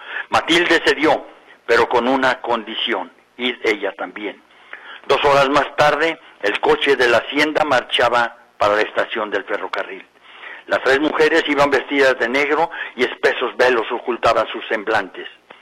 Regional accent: Guadalajara, Jalisco, Mexico; me da mucho gusto, ¿verdad?, como tapatío y como mexicano

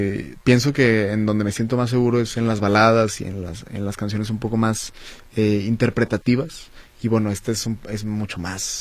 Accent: Monterrey, Nuevo León, Mexico; Ya lo presentamos en la ciudad de Monterrey, que es de donde vengo.

